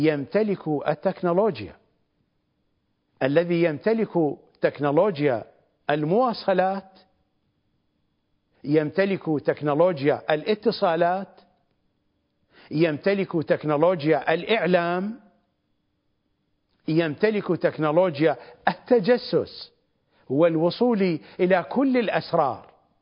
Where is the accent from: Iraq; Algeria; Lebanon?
Iraq; مثلما دخل الأكراد عندنا في العراق في التطبيع منذ زمان بعيد.